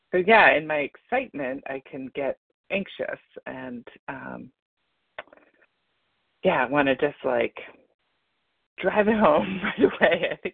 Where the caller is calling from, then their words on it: Massachusetts, United States; I'm calling from Massachusetts.